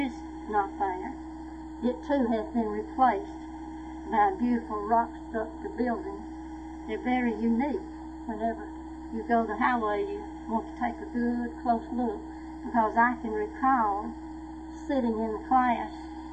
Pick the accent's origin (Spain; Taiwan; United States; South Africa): United States; Alabama; born there; I was born in Clay County, not far from Ashland, Alabama, Tennessee.